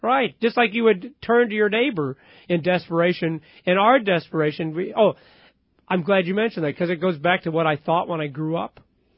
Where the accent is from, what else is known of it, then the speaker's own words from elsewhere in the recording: Independence, Missouri, United States; I can remember growing up in Independence, Missouri